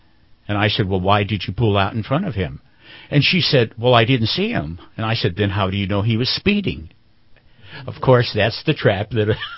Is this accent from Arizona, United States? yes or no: yes; Tucson, Arizona, United States; I grew up in Tucson, actually, so I live very close to the border